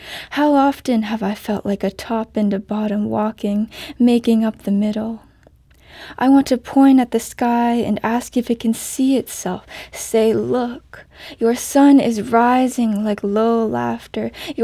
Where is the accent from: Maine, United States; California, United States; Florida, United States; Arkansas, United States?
Florida, United States; also born or lived in New Mexico; now in St. Louis, United States; I'm also not a St. Louis native, and when I was growing up in Florida and New Mexico, I certainly didn't see cardinals